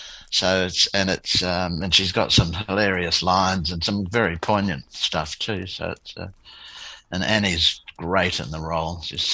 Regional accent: New Zealand; also born or lived in Australia; But no, I'm a Kiwi, born and bred, and loving living back here.

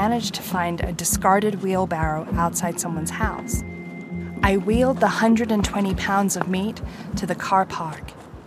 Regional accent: Midwest, United States; accent: Midwest; And when I'm tired, sometimes my Midwest accent comes out.

